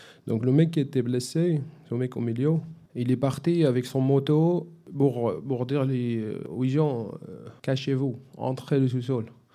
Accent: Syria; moved away; Moi, je viens de la Syrie, je ne suis jamais allé dans le nord de la Syrie.

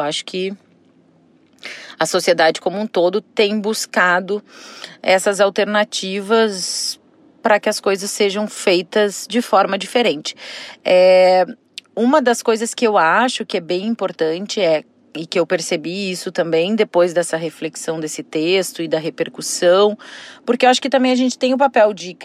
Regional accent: Rio Grande do Sul, Brazil; Porque nós somos gaúchos no tempo de hoje também, não só no tempo passado.

